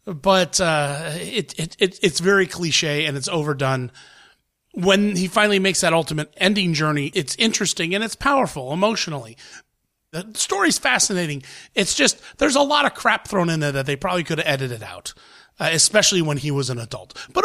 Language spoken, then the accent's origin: English; United States; I'm Irish, but technically I'm Irish, I'm Hungarian, but I'm an American. I grew up in America.